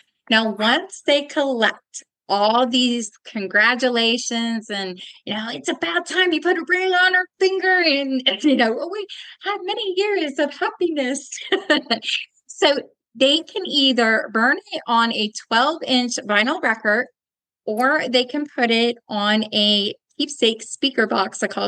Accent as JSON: {"language": "English", "region": "New Jersey", "country": "United States", "tie": "born there", "also_born_or_lived": "Texas", "said": "And I was born in New Jersey, then coming to Texas, everybody's like, you have to learn Spanish."}